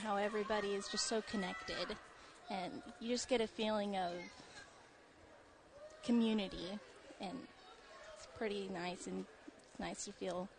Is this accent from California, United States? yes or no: no; Alaska, United States; So I come from the Kenai Peninsula area, and our team isn't really the biggest.